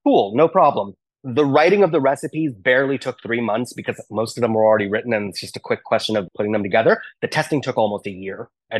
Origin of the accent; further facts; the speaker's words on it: South India, India; So as a kid, I'm from South India. So our main meal is rice, and then everything else is a side dish.